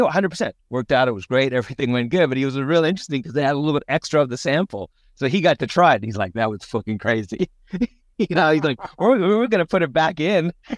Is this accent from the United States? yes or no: no; South Africa; I grew up in South Africa.